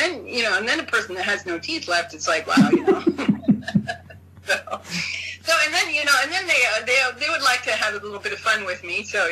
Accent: United States; But anyway, I'm an American, so I get to say that.

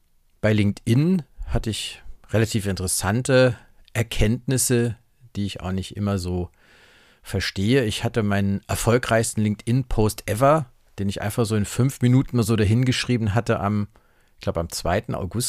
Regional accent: Saarland, Germany; im Saarland in meiner Heimat

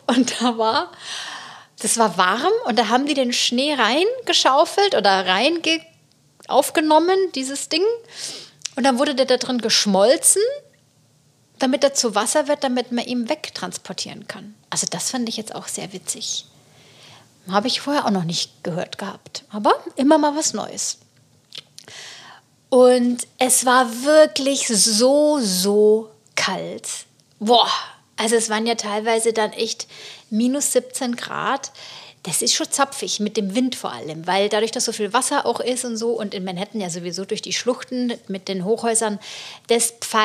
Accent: Munich, Bavaria, Germany; ich komme aus München

